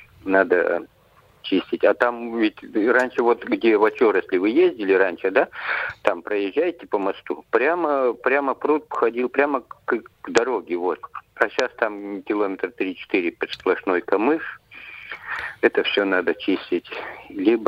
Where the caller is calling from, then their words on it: Nytva, Perm Krai, Russia; Ну, я из Нытвы.